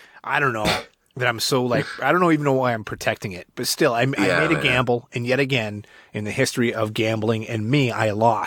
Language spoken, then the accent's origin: English; New England, United States; I'm from New England originally, so I can, you know, handle this stuff.